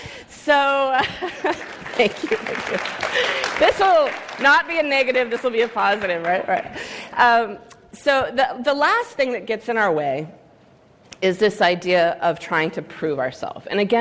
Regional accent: Seattle, Washington, United States; I'm from Seattle, so, you know, trying to go to sleep.

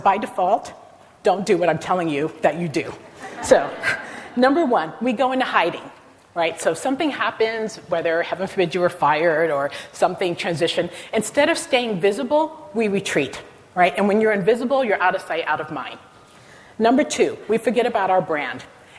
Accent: Newark, New Jersey, United States; So I'm from Newark, New Jersey, right? Born in the middle of the riots.

